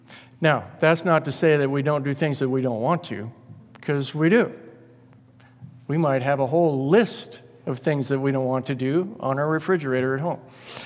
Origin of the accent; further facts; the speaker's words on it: Washington, United States; first celebrated in Washington State, my home state. I'm almost embarrassed to admit that. But yes, that's where I came from. It was a different place when I was younger.